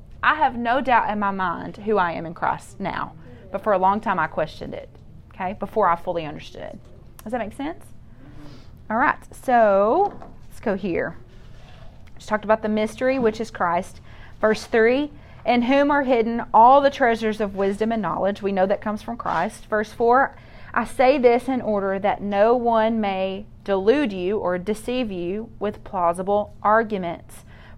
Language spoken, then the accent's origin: English; Bible Belt, United States; I lived like that for a long time because I grew up in the Bible Belt.